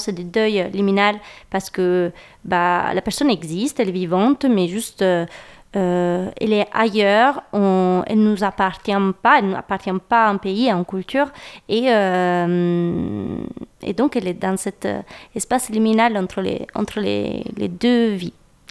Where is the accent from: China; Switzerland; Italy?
Italy; French is a second language; now in France; moi, je suis italienne et ça fait des années que je suis en France. Et je sais que quand je reviens en Italie, bah, je suis la française.